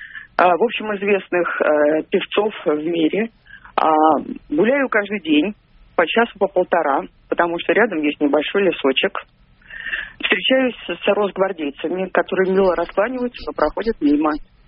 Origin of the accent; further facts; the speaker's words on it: Moscow, Russia; Мне 68 лет. Я из Москвы.